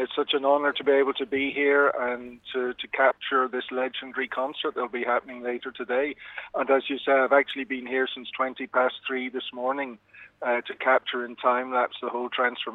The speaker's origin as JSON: {"language": "English", "town": "Belfast", "region": "Northern Ireland", "country": "United Kingdom", "tie": "born or raised there", "said": "I grew up in Belfast, and obviously this city has a very warm and special place in my heart."}